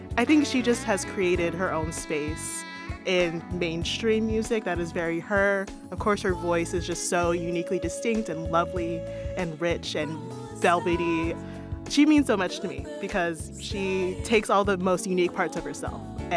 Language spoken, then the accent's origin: English; Nigeria; She's British Nigerian, which I am Nigerian, so I feel like, I mean, she's representation to me.